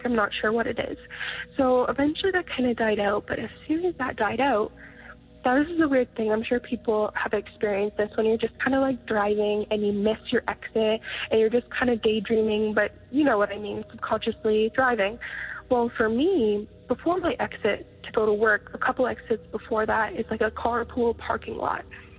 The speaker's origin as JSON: {"language": "English", "country": "Canada", "said": "I am from Canada"}